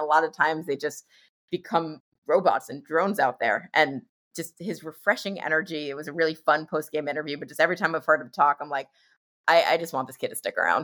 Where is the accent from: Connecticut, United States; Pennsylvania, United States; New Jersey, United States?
New Jersey, United States; This is a particularly bad year for me to be jaded because I grew up in New Jersey